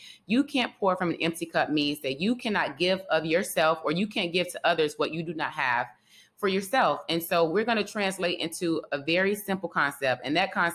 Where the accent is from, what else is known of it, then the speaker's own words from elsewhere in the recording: Miami, Florida, United States; moved away as an adult; now in Atlanta, United States; I'm originally from Miami, Florida. I graduated from Florida State University, go Noles.